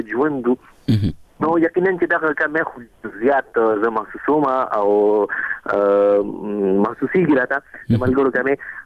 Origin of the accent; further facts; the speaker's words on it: Afghanistan; born there; زه دغه وطن پیداوار یم زه په دغه وطن کې پیدا شوی یم زما په مشرق کې زما په سیمه باندې زما د پښتنو په سیمه باندې